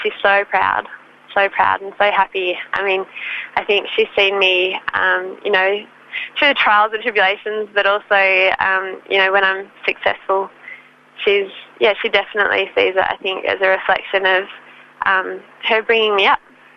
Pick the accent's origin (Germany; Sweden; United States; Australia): Australia; Perth, Western Australia; I grew up in Perth, in the hills of Perth. I went to school about an hour's drive out of the city. But my family, so identify with my Gumbungya heritage